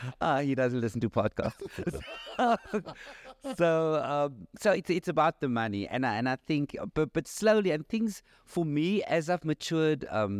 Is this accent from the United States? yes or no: no; Cape Town, Western Cape, South Africa; And I said, no, I'm from Cape Town.